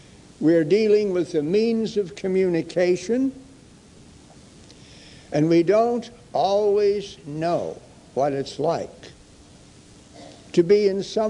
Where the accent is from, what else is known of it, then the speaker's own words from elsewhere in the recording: California, United States; Now, when I grew up in California and rode a bus, there wasn't any such thing. We took for granted that people rode buses. I came from Northern California, the same way throughout the Union, but it was not so.